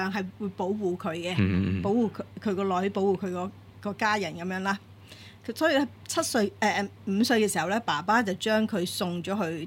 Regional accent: China; 因为我哋中國人都相信靈魂啊呢啲嘢啦

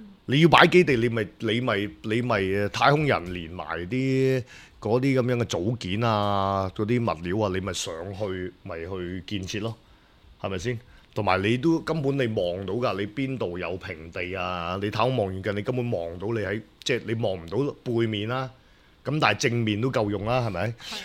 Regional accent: Hong Kong; 我哋而家香港，我哋香港人唔再係旁觀者啊！

